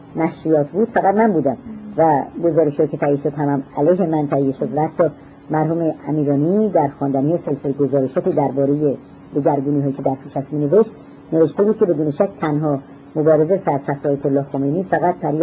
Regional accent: Iran; به عنوان یک ایرانی علاقمند به مسائل نگاه میکردم

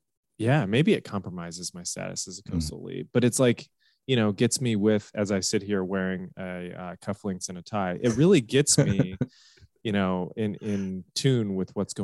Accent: United States; I'm an American.

